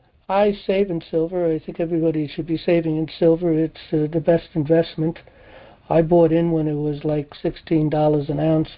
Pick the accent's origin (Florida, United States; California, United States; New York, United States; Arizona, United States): New York, United States; New York City; I was raised in the Bronx.